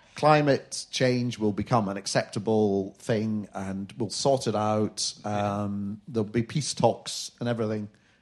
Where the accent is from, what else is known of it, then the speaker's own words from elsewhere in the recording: Glasgow, Scotland, United Kingdom; Well, I'm from Glasgow